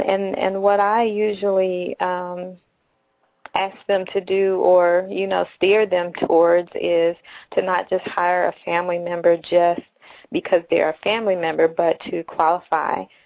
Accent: Nashville, Tennessee, United States; I'm from Nashville, Tennessee.

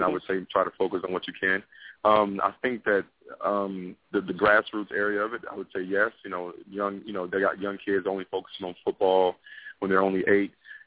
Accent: Alexandria, Louisiana, United States; I'm originally from Alexandria, Louisiana. I grew up, you know, in the down south, very hot, mm-hmm. humid.

